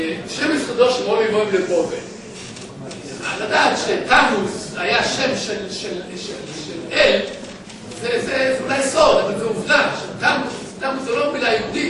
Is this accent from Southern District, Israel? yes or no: no; Jerusalem, Jerusalem District, Israel; אבל אני דווקא ירושלמי, זה משהו אחר